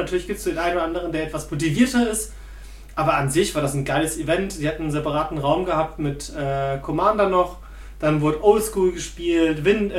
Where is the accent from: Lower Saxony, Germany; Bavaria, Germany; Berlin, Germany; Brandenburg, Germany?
Berlin, Germany; ich bin aus Pankow.